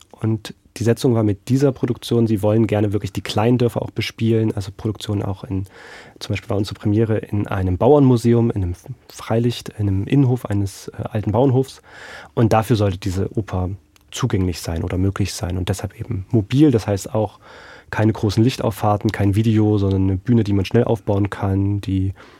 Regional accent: Elsterberg, Saxony, Germany; born or raised there; also born or lived in Greiz

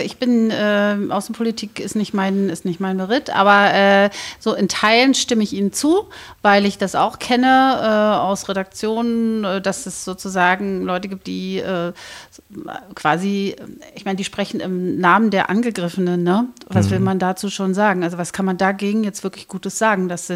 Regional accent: East Germany, Germany; als gelernte Ostdeutsche

